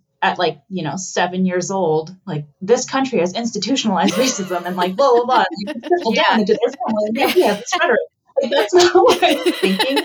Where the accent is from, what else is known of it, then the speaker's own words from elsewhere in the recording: Kansas City, Missouri, United States; I grew up in the suburbs of Kansas City. Mm-hmm. I was born in Kansas City